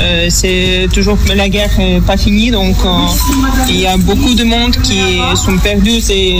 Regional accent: Eastern Ukraine, Ukraine; French is a second language; now in France; là avec ma mère et mon fils depuis le 1er juin 2022. On vient de l'est de l'Ukraine, occupé toujours

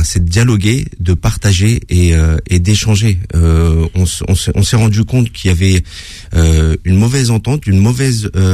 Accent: Villeparisis, Île-de-France, France; j'ai grandi dans une cité. J'ai grandi, ça fait plus de 40 ans que je suis... J'ai 42 ans, je suis né à Villeparisis, j'ai grandi à Villeparisis.

